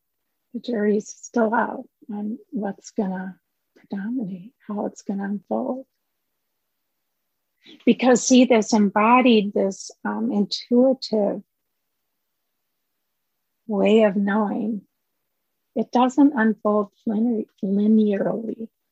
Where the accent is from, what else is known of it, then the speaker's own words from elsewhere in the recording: Minnesota, United States; So I'm from Minnesota, really connect with this.